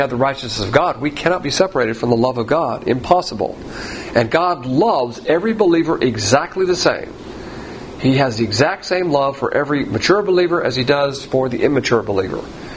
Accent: Southern United States, United States; Therefore, we take great consolation as a Southerner that in the late unpleasantness, we were in the right.

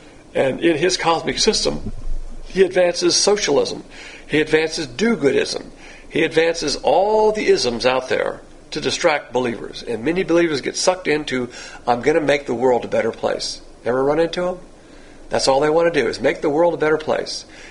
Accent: the South, United States; Remember, as a Southerner, we don't use that expression here, gone south.

